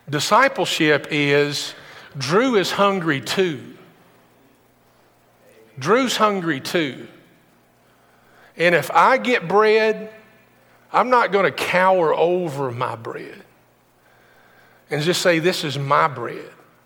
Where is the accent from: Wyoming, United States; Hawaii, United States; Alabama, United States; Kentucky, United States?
Kentucky, United States; Campbellsville; also born or lived in Greensburg; Julie and I grew up in Campbellsville and Greensburg.